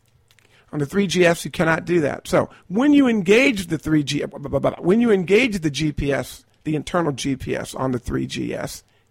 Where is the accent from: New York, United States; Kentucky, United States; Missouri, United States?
Kentucky, United States; You know, I remember when I grew up in Kentucky.